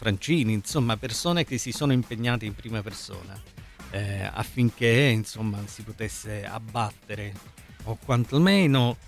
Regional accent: Sicily, Italy; Io sono siciliano, come ben sai

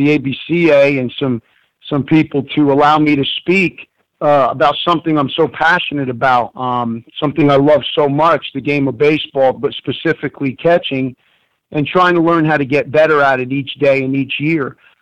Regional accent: New Jersey, United States; Well, yeah, growing up in North Jersey, went to Roxbury High School, and in the area I grew up in North Jersey, I was very fortunate to be around some great high school coaches who inspired me to want to be a coach.

